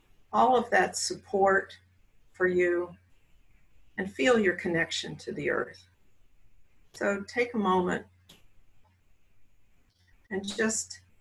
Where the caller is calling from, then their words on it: Virginia, United States; I'm calling from the Shenandoah Valley of Virginia.